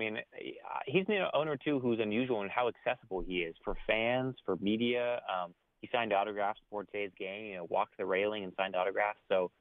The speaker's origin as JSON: {"language": "English", "town": "North Bend", "region": "Oregon", "country": "United States", "said": "I'm from a small town on the Oregon coast, North Bend."}